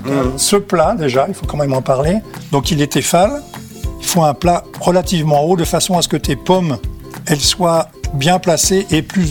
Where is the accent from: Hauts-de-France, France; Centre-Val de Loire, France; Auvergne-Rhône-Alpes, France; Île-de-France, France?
Île-de-France, France; Paris; born there; Moi, je suis parisien essentiellement. Je suis né à Paris, mais ma mère est de la région d'Orléans, donc de la Sologne.